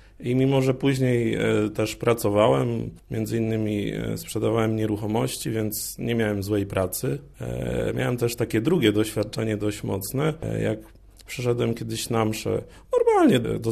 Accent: Ostrów Wielkopolski, Greater Poland Voivodeship, Poland; pochodzę z Ostrowa Wielkopolskiego, a więc z południowej Wielkopolski. Jestem spoza diecezji, czy nawet spoza województwa.

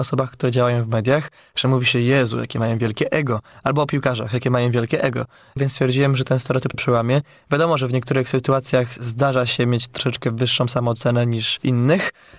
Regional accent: Poznań, Greater Poland Voivodeship, Poland; ponieważ jestem z Poznania, to w miarę blisko do Berlina, ale nie mówię po niemiecku, ale po angielsku pewnie mógłbym się dogadać.

